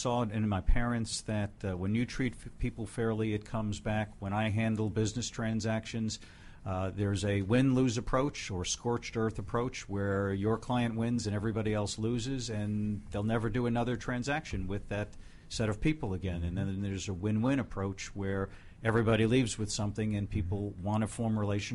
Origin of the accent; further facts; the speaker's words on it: New York City, New York, United States; Growing up in New York City, I'd walk around with a camera and take pictures of old tenement buildings.